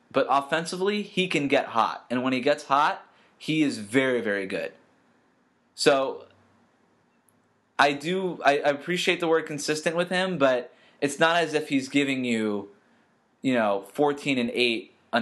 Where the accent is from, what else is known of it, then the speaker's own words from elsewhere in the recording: Florida, United States; also born or lived in Orlando; and I'm not from the Orlando area. I just went to school there for 4 years. I'm from South Florida